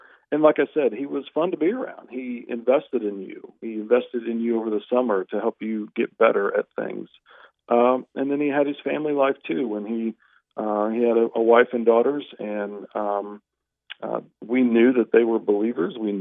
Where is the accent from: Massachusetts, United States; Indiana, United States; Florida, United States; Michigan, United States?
Indiana, United States; Anderson; I grew up in the States, just outside of northeast of Indianapolis, Indiana, which is the capital of Indiana, about 30 miles northeast in a little town called Anderson, Indiana.